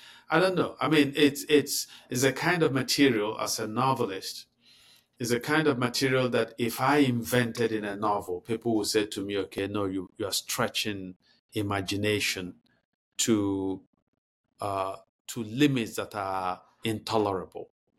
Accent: Nigeria; For me, as a Nigerian, when you have a country governed by a president

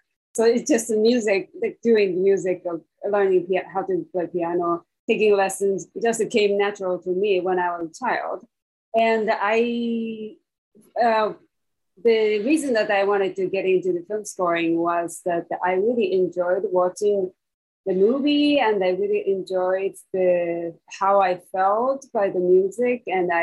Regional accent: Japan; now in United States; I grew up in Japan, and I came to school in the U.S.

